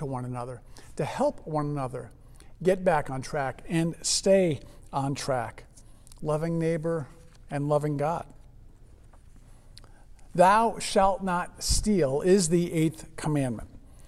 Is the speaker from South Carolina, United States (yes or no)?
no; Connecticut, United States; I grew up in Connecticut, and about age 12, I think it was, I found myself in a little gift shop